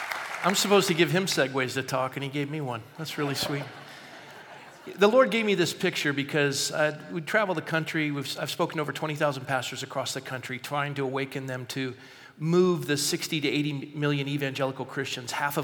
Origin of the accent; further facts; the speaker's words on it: California, United States; We're all from California.